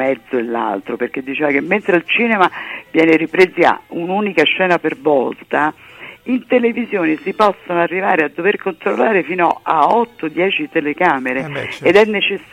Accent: Rome, Lazio, Italy; Sono romana come Antonello

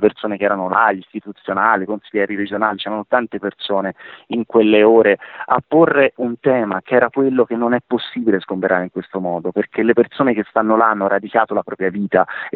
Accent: Tuscany, Italy; sono toscano. Se ci fate caso, tutti i toscani finiscono i propri cognomi

